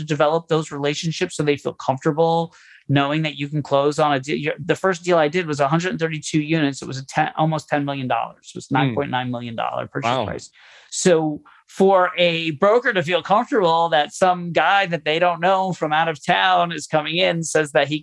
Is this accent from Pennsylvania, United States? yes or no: no; Orlando, Florida, United States; also born or lived in Kansas City; now in Boston, United States; I was living in South Florida. I grew up in Orlando. And my parents still lived there at the time.